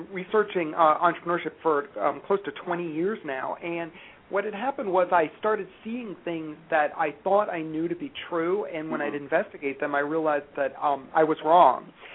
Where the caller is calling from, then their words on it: Cleveland, Ohio, United States; Cleveland, Ohio.